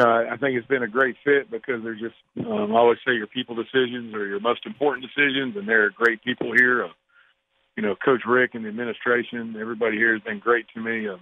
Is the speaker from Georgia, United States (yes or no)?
yes; Georgia, United States; now in Florida; Got to spend a little bit of time in my home state of Georgia, and that was fun to see old faces